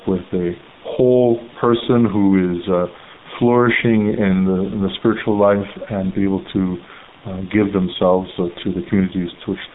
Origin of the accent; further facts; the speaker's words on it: Ottawa, Ontario, Canada; also born or lived in Toronto; a Ukrainian Catholic priest, for just under 17 years as the date of this interview, and I'm actually originally from Ottawa. I grew up here, born in Toronto, but raised in Ottawa